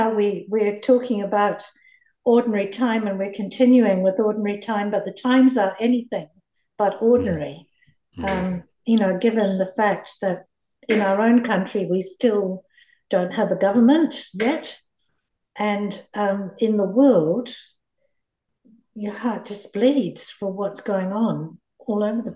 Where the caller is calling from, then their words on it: Devonport, Auckland, New Zealand; I am speaking from Devonport. My background is in education, but I work in parish now.